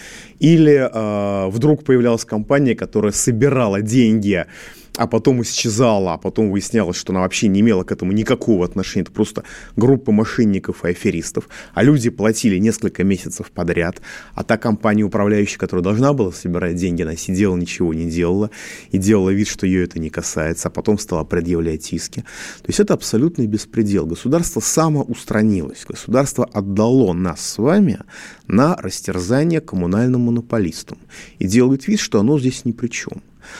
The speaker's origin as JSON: {"language": "Russian", "region": "Moscow", "country": "Russia", "said": "я москвич"}